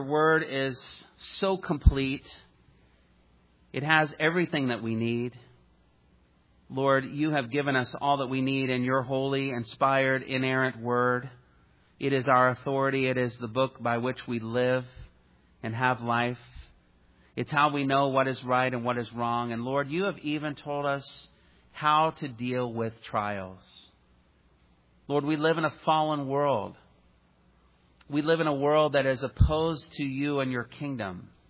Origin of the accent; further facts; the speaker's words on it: Indiana, United States; And I was a kid from Indiana, but I was cheering for Illinois that day.